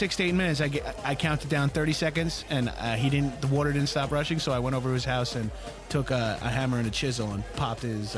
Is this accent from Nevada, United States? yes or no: yes; Nevada, United States; I grew up in just outside of Las Vegas.